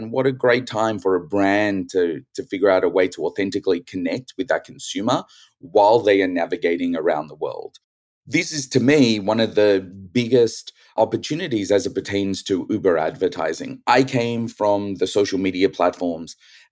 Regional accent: Sydney, New South Wales, Australia; Really excited to be back in Australia, my hometown, Sydney

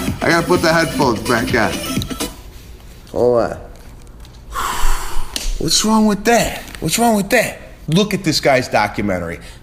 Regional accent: Chicago, Illinois, United States; It was in my hometown, Chicago. I had my family, my friends there.

